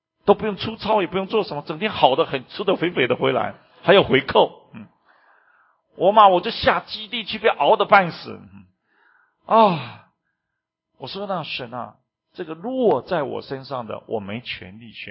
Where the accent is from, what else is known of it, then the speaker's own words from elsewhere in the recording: Taiwan; 就像我们住在台湾长大的都要当兵，义务要当兵